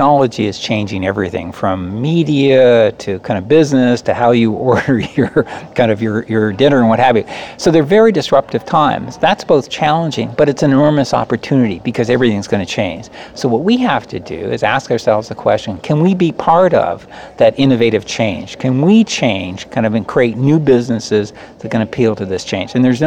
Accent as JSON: {"language": "English", "town": "Cape Breton", "region": "Nova Scotia", "country": "Canada", "lives_now": "Ottawa, Canada", "said": "I'm from Cape Breton, so my roots are strong in the Nova Scotia community. I now kind of live in Ottawa"}